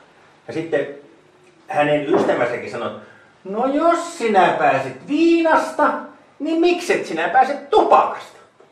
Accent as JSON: {"language": "Finnish", "town": "Imatra", "region": "South Karelia", "country": "Finland", "said": "niin kuin meillä Imatralla aina aikanaan rippikoulussa sanotaan, että rakkaus on sisäistä kutinaa, mitä ei voi raaputtaa."}